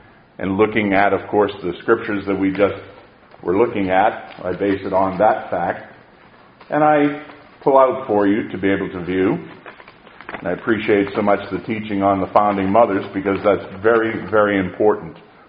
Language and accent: English; Lexington, Massachusetts, United States; also born or lived in Northampton; I'm a native New Englander, born in Lexington, Massachusetts, and raised in Lexington and Northampton, New Hampshire.